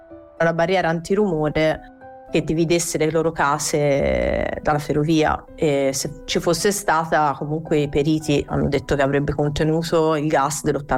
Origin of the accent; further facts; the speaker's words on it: Massarosa, Tuscany, Italy; also born or lived in Pietrasanta; Io sono di Massarosa, che è un paese vicino a Viareggio. Io ho fatto il liceo a Viareggio, quindi in realtà io sono verziliese, sono nata a Pietrasanta.